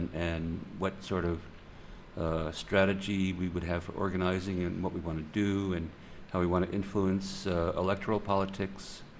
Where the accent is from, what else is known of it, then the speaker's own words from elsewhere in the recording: Chicago, Illinois, United States; born there; Well, I was born in Chicago in 1947.